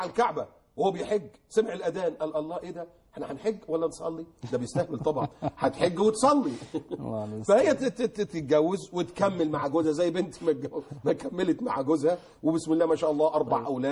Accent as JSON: {"language": "Arabic", "town": "Alexandria", "region": "Alexandria Governorate", "country": "Egypt", "said": "اللي عندنا في اسكندريه"}